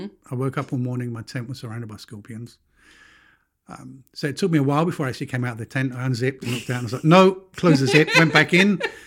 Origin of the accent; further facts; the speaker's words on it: United Kingdom; I'm a Brit.